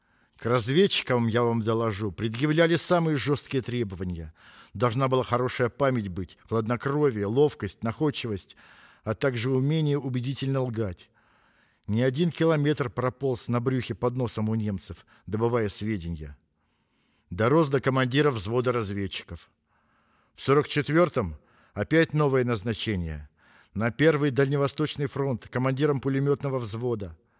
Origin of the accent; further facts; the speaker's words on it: Yaroslavl Oblast, Russia; now in Chelyabinsk, Russia; Сам родом из Ярославской области, а в Челябинск попал уже после службы.